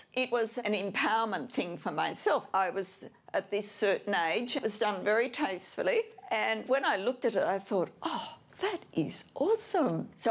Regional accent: Perth, Western Australia, Australia; I am from Australia, Perth.

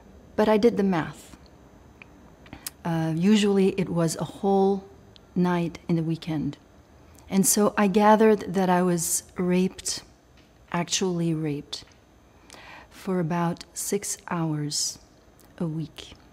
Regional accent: Belgium; I was raised in Belgium

